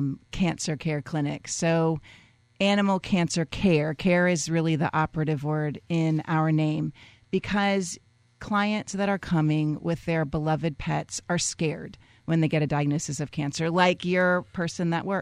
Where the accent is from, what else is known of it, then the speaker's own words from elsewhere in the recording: Florida, United States; So I grew up here in South Florida and went away for many years to do my training and just love South Florida